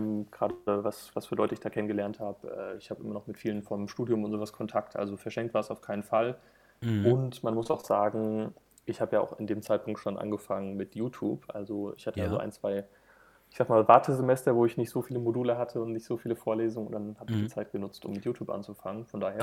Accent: Friedberg, Hesse, Germany; Ja, aufgewachsen bin ich in Friedberg. Das ist eine kleinere Stadt in der Nähe von Frankfurt am Main.

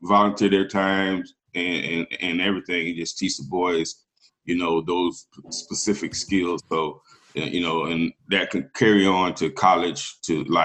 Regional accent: Melbourne, Florida, United States; Born and raised in Melbourne, Florida. Shout out to Melbourne.

